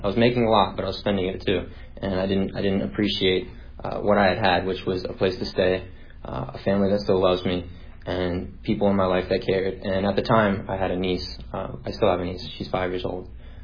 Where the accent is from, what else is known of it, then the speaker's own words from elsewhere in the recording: Orlando, Florida, United States; I'm 22 years old, born and raised in Orlando, Florida.